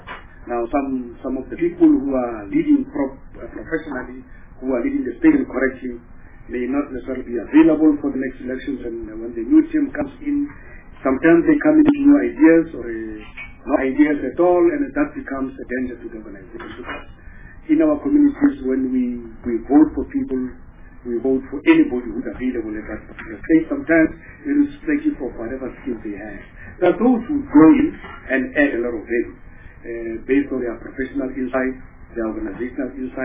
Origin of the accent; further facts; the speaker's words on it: Rustenburg, North West, South Africa; Thereafter, I went home. I'm from Rustenburg.